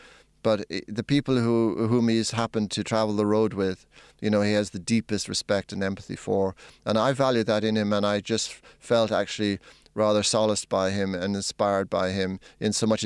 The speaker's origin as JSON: {"language": "English", "country": "Ireland", "said": "genetics as an Irishman, I'd have to put a question mark over. Like all peoples, I mean, if we are a people, we are capable of extraordinary, redeeming generosity"}